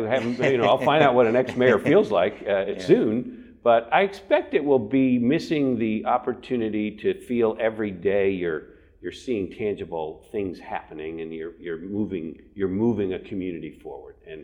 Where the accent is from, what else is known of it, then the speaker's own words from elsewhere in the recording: Bloomington, United States; born there; I've been a resident here for a long time. I was born in Bloomington